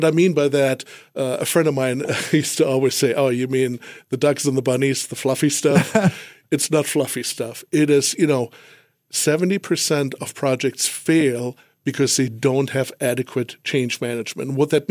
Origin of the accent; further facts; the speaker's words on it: Germany; accent: West Texas; moved away as an adult; you probably hear that from my West Texas accent. I didn't grow up over here. I grew up in Germany. Mm. Lived there for 20 years.